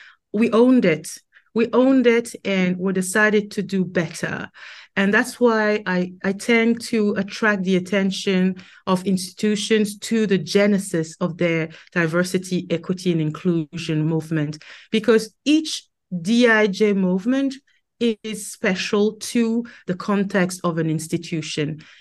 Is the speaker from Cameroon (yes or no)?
yes; Cameroon; Ooh, I come from Cameroon.